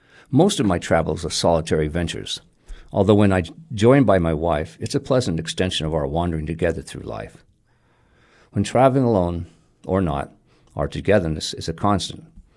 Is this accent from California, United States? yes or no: yes; California, United States; I grew up in the Sacramento Valley where the land is table flat for miles in every direction.